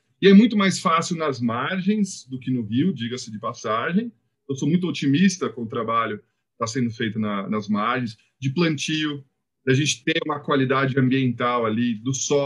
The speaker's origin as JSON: {"language": "Portuguese", "region": "São Paulo", "country": "Brazil", "tie": "born or raised there", "also_born_or_lived": "England", "said": "eu vim para o Brasil, cresci o segundo metro aqui no Brasil, morando no Butantã e indo para a escola de bicicleta em Pinheiros, atravessando a ponte em cima do Rio Pinheiros. Hoje em dia, na verdade, é o contrário. Eu moro em Pinheiros"}